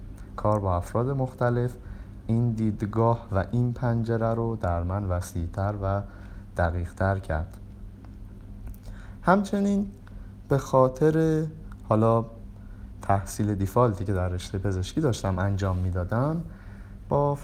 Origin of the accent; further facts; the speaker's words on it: Bojnurd, North Khorasan, Iran; now in Tehran, Iran; ترم 12 هستم، دو ترم دیگه با فارغ التحصیلی فاصله دارم، اهل بجنورد هستم از خراسان شمالی.